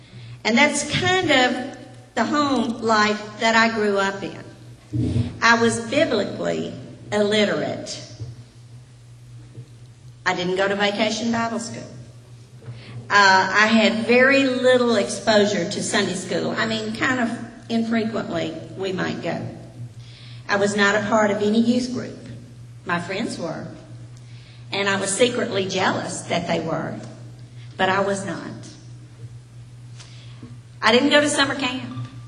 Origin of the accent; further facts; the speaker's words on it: the South, United States; I was raised in the South, and I did have some understanding of the gospel